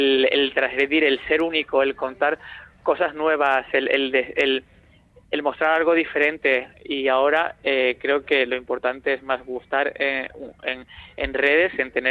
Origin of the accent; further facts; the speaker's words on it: Seville, Andalusia, Spain; Soy sobrio, pero soy de Sevilla.